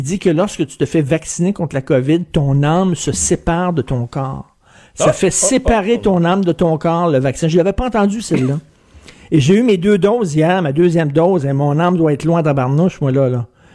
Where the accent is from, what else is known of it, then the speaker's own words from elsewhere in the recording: Verdun, Quebec, Canada; moi, je viens d'un milieu très, très, très populaire. Je viens de Verdun